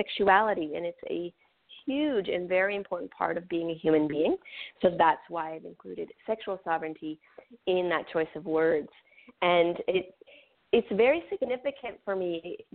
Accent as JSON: {"language": "English", "country": "Canada", "tie": "born or raised there", "first_language": "French", "second_language": "English", "said": "I grew up on First Nation reservations in Canada."}